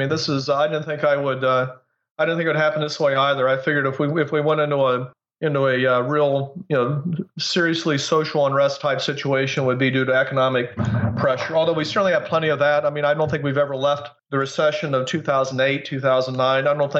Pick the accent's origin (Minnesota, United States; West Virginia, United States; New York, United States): West Virginia, United States; I'm from West Virginia.